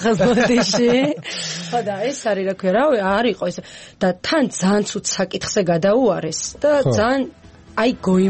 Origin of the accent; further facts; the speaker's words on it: Imereti, Georgia; მე თვითონ იმერელი ვარ